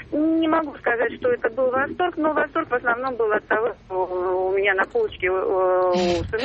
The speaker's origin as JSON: {"language": "Russian", "region": "Moscow", "country": "Russia", "said": "я из Москвы."}